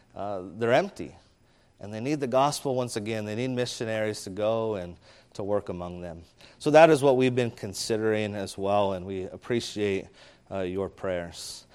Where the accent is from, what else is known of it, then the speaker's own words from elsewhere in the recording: Alta Loma, California, United States; I grew up in Altaloma, not far from here, and I grew up in a Roman Catholic church.